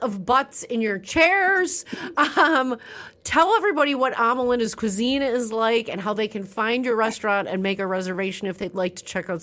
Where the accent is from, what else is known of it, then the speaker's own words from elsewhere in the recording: Wisconsin, United States; I have never showed up at a friend's house empty-handed because that's how I was taught being from Wisconsin.